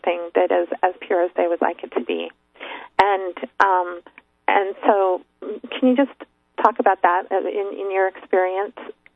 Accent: Oakland, California, United States; also born or lived in Marin County, United States / San Francisco, United States; I used to live in San Francisco. I was born and raised in Oakland and Marin County, and San Francisco is a place that I know.

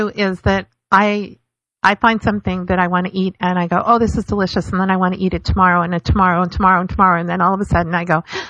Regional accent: San Francisco, California, United States; But yet I grew up in San Francisco on Chinese food.

